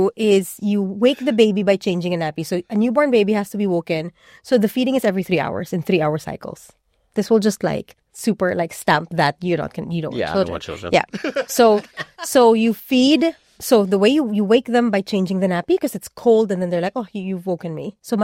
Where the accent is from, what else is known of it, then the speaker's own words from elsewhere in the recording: Philippines; English is a second language; moved away as an adult; now in Australia; And I have no village here. And so how I've chosen to parent, pretty much, like, so when I go back home to the Philippines, you can really see how different things are.